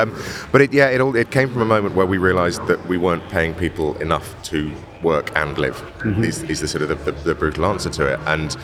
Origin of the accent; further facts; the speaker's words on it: Wales, United Kingdom; You know, I grew up in Wales. Wales is a funny place. Like, I had a very privileged upbringing from a Welsh point of view